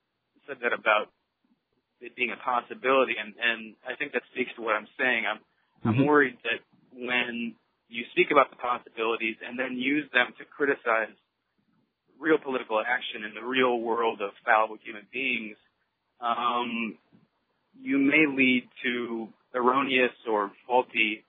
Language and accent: English; Indiana, United States; I'm actually from Indiana. I'm driving home right now for Easter.